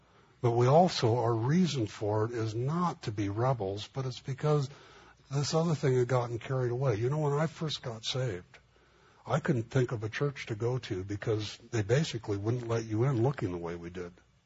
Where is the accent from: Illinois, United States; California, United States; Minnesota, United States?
California, United States; Los Angeles; I grew up in East L.A.